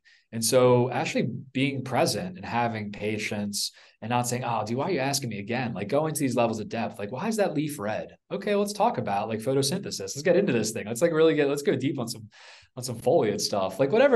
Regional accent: East Coast, United States; It's just part of my nature and also part of why I grew up on the East Coast of the US.

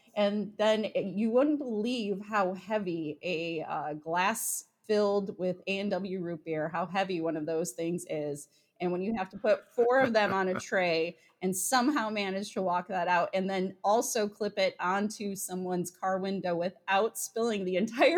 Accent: Dexter, Michigan, United States; I grew up in Dexter, Michigan. And at that time, I think we had two restaurants in town, and the A&W was one of them.

